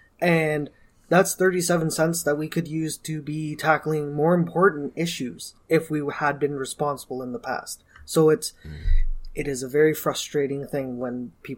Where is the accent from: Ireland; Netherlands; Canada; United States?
Canada; London, Ontario; In my hometown, actually, in London, Ontario, I got to vote with a ranked ballot for the first time